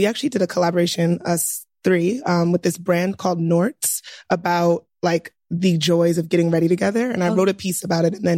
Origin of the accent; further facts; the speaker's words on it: United States; I'm Black American in the chair.